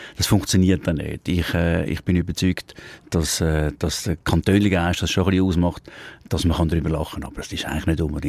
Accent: Zurich, Switzerland; wenn ich mich selber ein bisschen auf die Schippe genommen habe als Zürcher

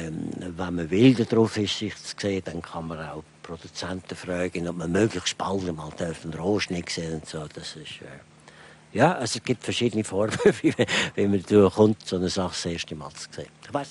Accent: Switzerland; ich bin ja Schweizer und lebe teilweise jedenfalls in der Schweiz und fühle mich auch als Schweizer.

